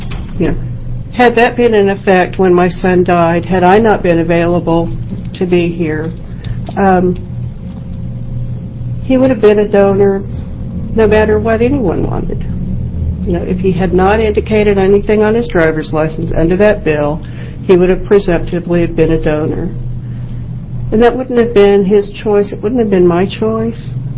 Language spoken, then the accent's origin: English; Kansas, United States; I'm here from Kansas, but I'm here as an Oregon donor mom.